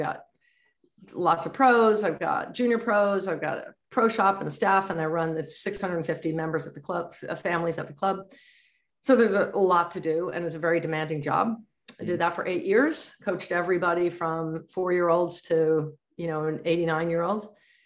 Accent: New York, United States; also born or lived in California; I moved back to New York and I'm from New York originally. I lived in California for about 25 years

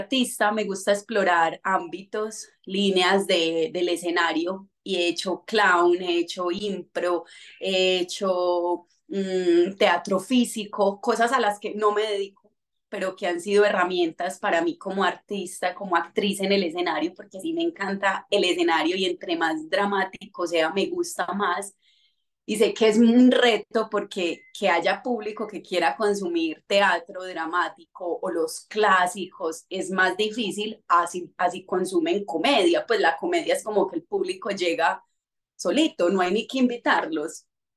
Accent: Antioquia, Colombia; Mentira, soy muy exagerada como buena paisa.

